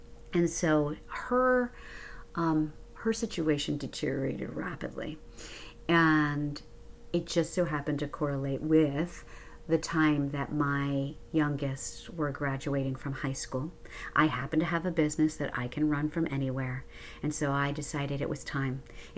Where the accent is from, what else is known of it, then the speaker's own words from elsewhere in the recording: Northeast, United States; now in Myrtle Beach, United States; So I actually am from the Northeast. I'm sure that doesn't surprise you based on my accent.